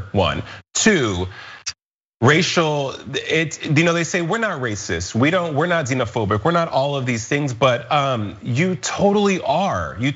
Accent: New Orleans, Louisiana, United States; born there; on September 27th, 1979, I was born in New Orleans, Louisiana, which makes me, per the Constitution, a citizen of the United States

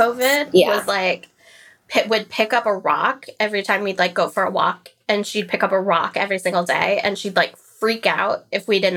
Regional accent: Florida, United States; Like, I grew up in Florida, so I'd be like, we're going to Busch Gardens every weekend. We're going to Disney World every weekend.

